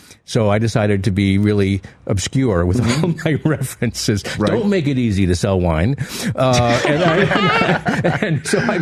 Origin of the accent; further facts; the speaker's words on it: Yakima, Washington, United States; Yeah, Walla Walla, Eastern Washington, where I grew up. I'm from Yakima originally.